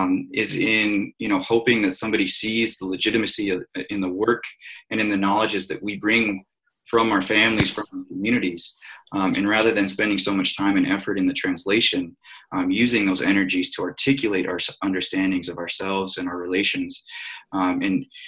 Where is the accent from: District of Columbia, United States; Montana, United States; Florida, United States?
Montana, United States; And then I shared a story about being at this conference in my hometown in Western Montana